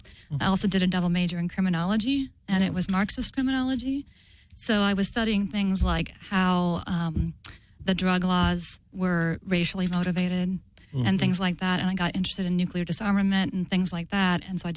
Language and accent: English; Florida, United States; Went to music school, Florida State. I'm from Florida.